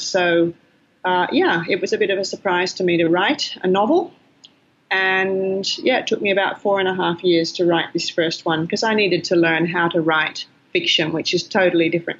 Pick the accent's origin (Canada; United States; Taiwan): Taiwan; also born or lived in Malaysia / Philippines; now in Australia; I am an Australian, but I actually grew up in Asia because my parents were OMF missionaries in Taiwan. So all the way till I was 17, I lived in Malaysia and the Philippines for school and in Taiwan.